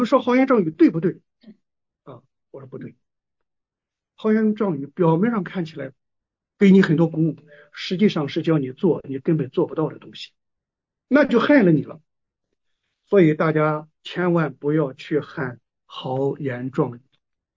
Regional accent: China; 所以我们中国人呢，常常把这个悔改前边呢加了一个字，叫做认罪

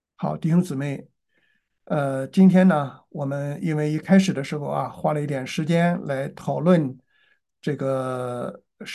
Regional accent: China; 那么这个时候，正像我们中国人所说的啊，"三人行，必有我师"。

